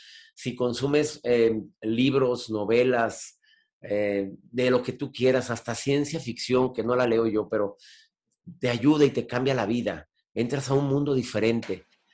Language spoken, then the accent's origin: Spanish; Monterrey, Nuevo León, Mexico; Yo andaba en camión, andaba en pecera, acá en Monterrey, de donde soy originario